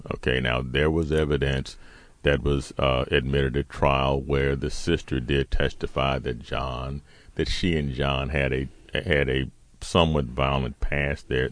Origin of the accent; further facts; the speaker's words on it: Texas, United States; there are some people growing up in Texas, certainly my age, who would not raise an eyebrow about a man disciplining his son by beating him with a belt.